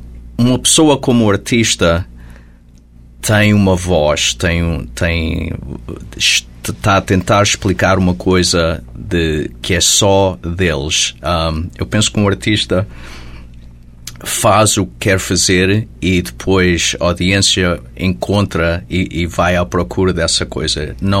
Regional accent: Hudson, United States; Portanto, a crescer em Hudson, toda a gente tocava música e eram muitos portugueses, e foi um sítio muito bom para continuar a crescer e a tocar música com...

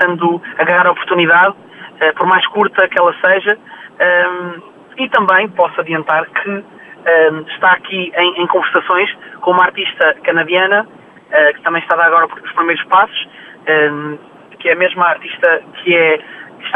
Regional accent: Portugal; Eu sei que sou português

